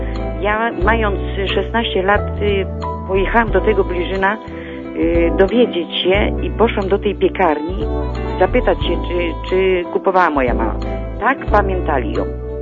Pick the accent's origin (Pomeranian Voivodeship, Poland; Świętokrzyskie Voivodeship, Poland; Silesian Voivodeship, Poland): Świętokrzyskie Voivodeship, Poland; Ojcze, ja jestem pochodzę z województwa kieleckiego. I w 46 roku miałam 7 lat.